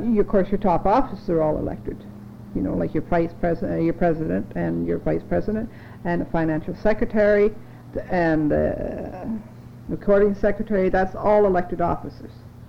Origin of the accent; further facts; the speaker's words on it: Canada; we're Canadian, and we have different feelings, really.